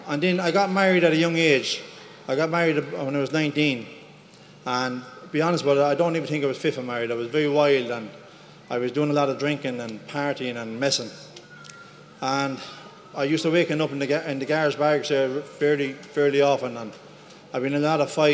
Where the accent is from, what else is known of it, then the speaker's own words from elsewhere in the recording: Ireland; I'm from Ireland, and I flew in here this morning.